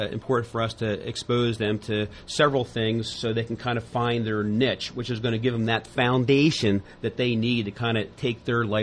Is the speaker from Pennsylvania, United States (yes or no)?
yes; Pennsylvania, United States; born and raised in Chester County, great mom and dad, great sister Pam, that really gave me a solid foundation. And going to Penn State